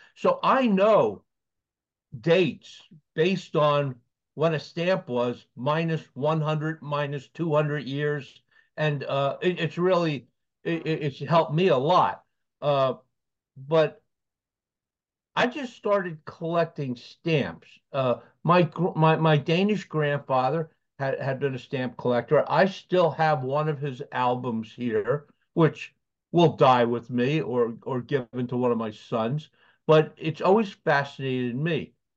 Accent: Long Island, New York, United States; But when I was a young boy, I was growing up on Long Island, and baseball cards were always part of our life.

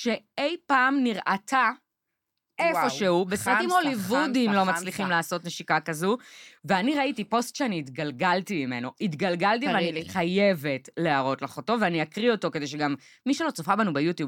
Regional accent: Krayot, Haifa District, Israel; אני גם מהקריות, כאילו, אנחנו אומרים שמפו וריבה

